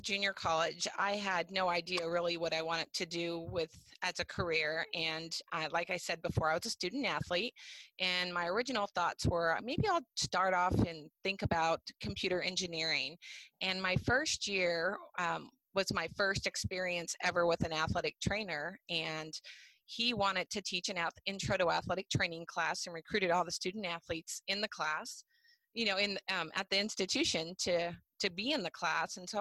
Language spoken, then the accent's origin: English; Gallup, New Mexico, United States; I am originally from Gallup, New Mexico.